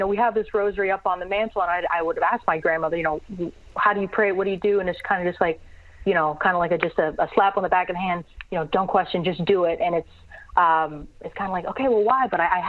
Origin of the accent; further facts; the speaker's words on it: Miami, Florida, United States; So growing up in Miami, Florida, around a lot of Hispanics who had kind of immigrated from Cuba, and my dad had relocated while he was training for his professional career.